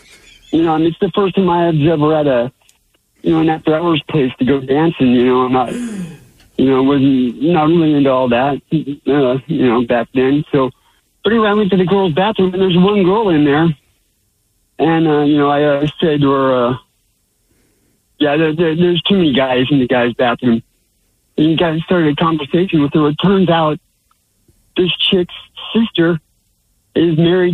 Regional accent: Bremerton, Washington, United States; No, I'm from Bremerton.

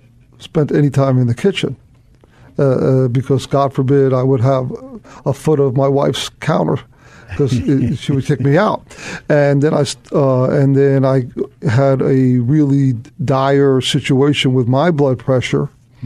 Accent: New York, United States; But when I came to Chicago, because I'm originally from New York, I met a man named Steve Schaefer

